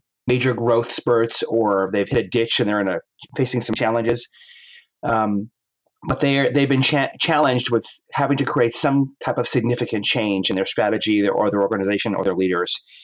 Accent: New York, United States; Well, I grew up in New York. So right away, there's a particular context around, you know, size and scale of the world and human achievement and ambition. I grew up in a New York Italian family.

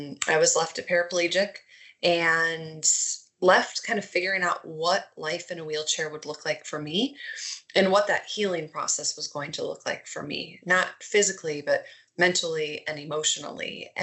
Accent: Minnesota, United States; So I am from Minnesota. I was raised in the Twin Cities, and my husband and I still live here.

